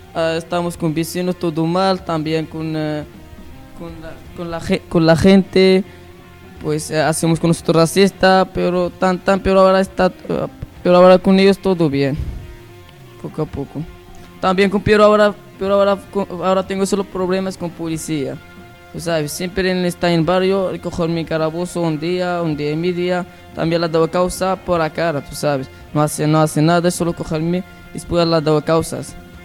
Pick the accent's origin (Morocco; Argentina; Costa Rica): Morocco; Tangier, Tanger-Tetouan-Al Hoceima; Spanish is a second language; de Marruecos, tangerino.